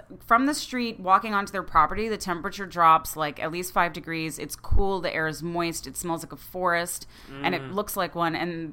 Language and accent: English; Louisiana, United States; Yeah, so I grew up in Louisiana, and so a lot of that influences my food background.